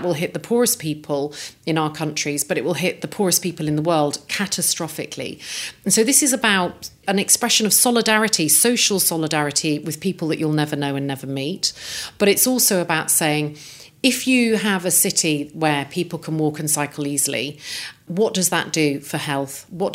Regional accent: Coventry, West Midlands, United Kingdom; And I grew up in Coventry, which is a car-making city, at a time when all the car factories were being shut down.

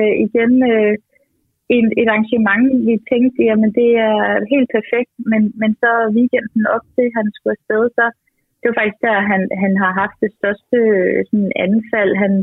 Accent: Jutland, Denmark; Jeg er fra Jylland, og det er lidt sådan er det bare, og det gør man.

